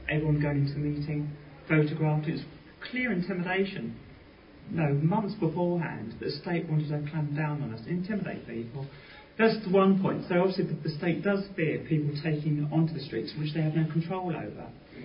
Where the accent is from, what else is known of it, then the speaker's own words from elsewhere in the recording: London, United Kingdom; I'm from London, and a couple of years ago